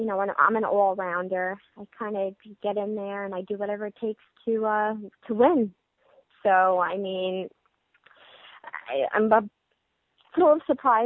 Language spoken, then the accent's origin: English; Brooklyn, New York, United States; accent: Brooklyn; but I think that my Brooklyn accent is so bad.